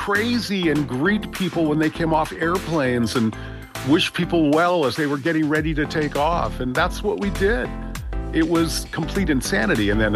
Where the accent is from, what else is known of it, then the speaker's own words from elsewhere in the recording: Los Angeles, California, United States; When I was a teenager growing up in West Los Angeles, and a group of us would be hard pressed, I mean really hard pressed, to find something interesting or fun